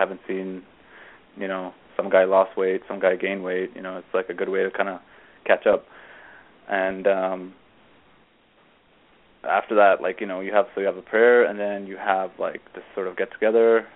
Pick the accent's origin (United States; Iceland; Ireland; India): India; born there; first language Gujarati; English is a second language; So I was born in India, and I had to learn... And in India, the Zoroastrians speak Gujarati. So that was my first language, was actually Gujarati. And then I was in school in India, so we had to learn Hindi in school.